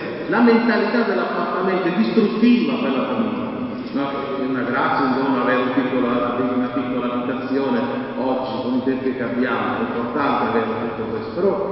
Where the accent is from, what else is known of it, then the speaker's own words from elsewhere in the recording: Pulsano, Apulia, Italy; io sono originario di Pulsano, quindi sono fatto da qua